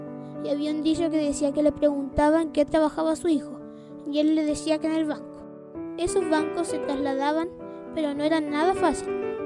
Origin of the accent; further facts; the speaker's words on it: Collán, Los Lagos, Chile; born there; Nací en 1948. Nací en Collán, camino a la pasada de Maullín. Dejamos de vivir ahí en 1955 y nos fuimos a vivir a la colonia, en el fondo de Nolasco Alvarado.